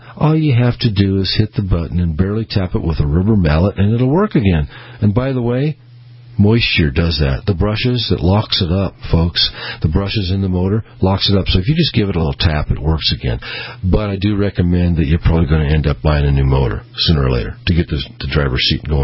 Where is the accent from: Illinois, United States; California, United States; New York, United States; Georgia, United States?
Illinois, United States; Peoria; born there; And number one on the list is where I was born in Peoria, Illinois.